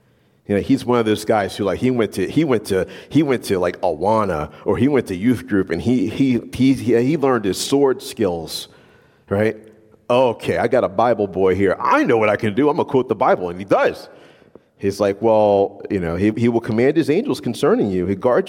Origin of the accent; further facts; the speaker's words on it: New Orleans, Louisiana, United States; Remember, I grew up, and I'm from New Orleans, and so basically, like, Louisiana's the subtropics, right?